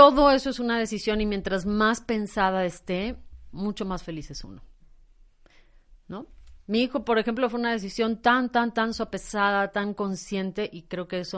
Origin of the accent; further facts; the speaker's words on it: northern Mexico, Mexico; Y como soy norteña, más.